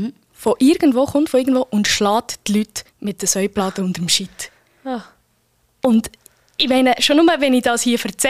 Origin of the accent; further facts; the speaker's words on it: Thun, Bern, Switzerland; also ich bin Bernerin Itza, aber ich komme von Thun